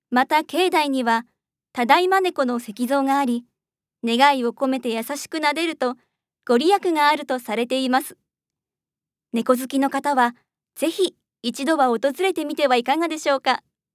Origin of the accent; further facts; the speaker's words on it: Edogawa, Tokyo, Japan; 1995年11月14日生まれ、東京都江戸川区出身です。